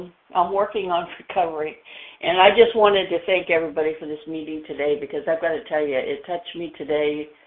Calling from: Florida, United States

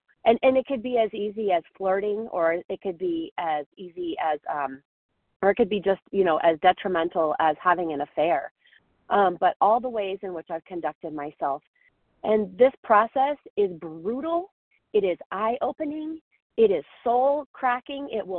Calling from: Colorado, United States; I'm calling from Colorado this morning

